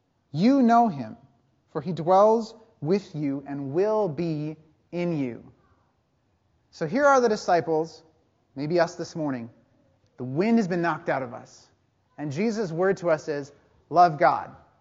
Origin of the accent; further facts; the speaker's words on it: Two Harbors, Minnesota, United States; growing up, I grew up in North Shore and Two Harbors. And so maybe if you're ever driving that pretty scenic route, you go north of Duluth, you keep going, and then you get to Two Harbors